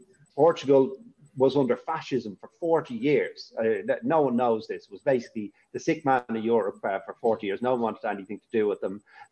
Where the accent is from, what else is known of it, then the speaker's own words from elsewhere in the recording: Ireland; But I, of course, I'm an Irish racing guru.